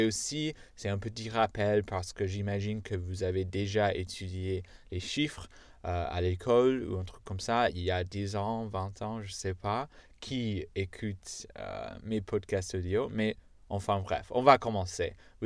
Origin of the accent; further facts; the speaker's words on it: United States; accent: American; French is a second language; Je suis américain, donc j'ai pas d'accent anglais parfait, j'ai l'accent américain parfait parce que je suis américain.